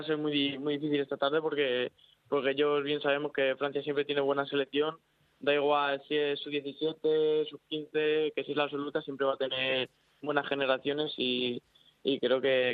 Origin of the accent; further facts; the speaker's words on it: Seseña, Castilla-La Mancha, Spain; yo no soy de Vallecas, yo soy de Toledo, o sea, de Seseña.